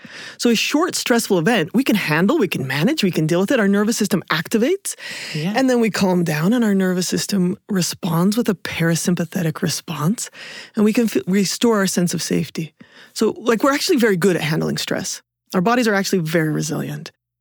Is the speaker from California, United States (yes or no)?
no; Provo, Utah, United States